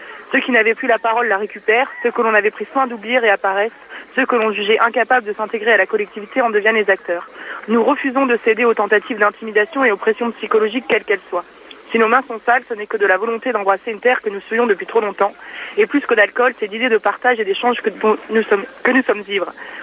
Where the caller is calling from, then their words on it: Rennes, Brittany, France; Alors, j'appelle du village de la place du Parlement à Rennes.